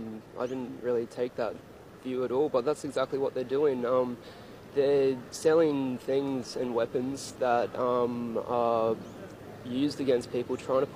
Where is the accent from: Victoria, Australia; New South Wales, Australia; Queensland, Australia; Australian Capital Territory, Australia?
Queensland, Australia; Brisbane; Yeah, like, so I'm from Brisbane